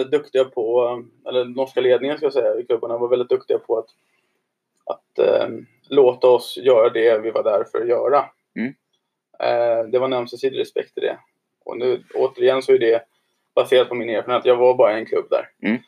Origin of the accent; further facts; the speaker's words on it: Sweden; now in Norway; Som svensk i Norge alltså.